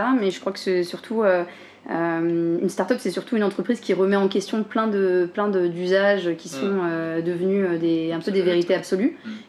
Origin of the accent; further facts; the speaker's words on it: France; Moi en tant que française, je peux pas partir une année complète